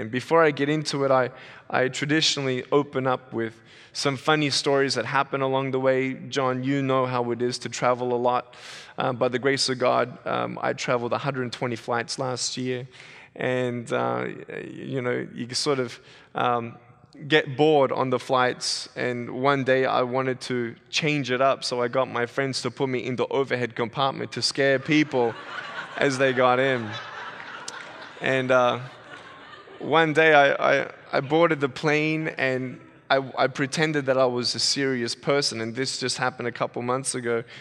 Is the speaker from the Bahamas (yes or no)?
no; Australia; accent: Australian; now in United States; And by my accent, you can probably tell I'm from Australia. It's watered down a little bit.